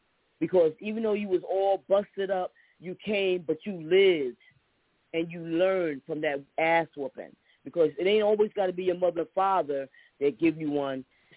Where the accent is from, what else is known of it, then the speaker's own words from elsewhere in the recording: Paterson, New Jersey, United States; But I'm telling you, growing up in Patterson, it was the place to be.